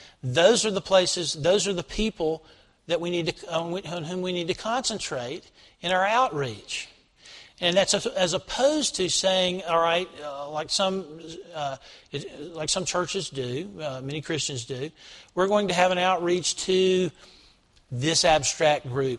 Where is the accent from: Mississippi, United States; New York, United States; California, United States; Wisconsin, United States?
Mississippi, United States; Jackson; the ironic thing about that was that I grew up in Jackson, and many of us, my parents would drive up to Canton to buy clothes